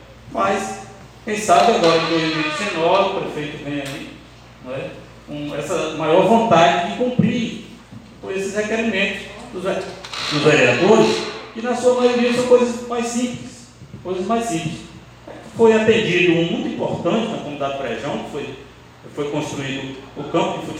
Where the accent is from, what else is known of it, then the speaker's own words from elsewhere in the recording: Piauí, Brazil; somos aqui do Piauí, da cidade pequena do estado do Piauí